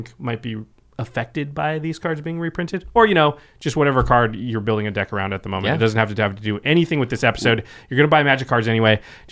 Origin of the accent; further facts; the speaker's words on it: Pacific Northwest, United States; Yeah. All right, I grew up in the Pacific Northwest as well.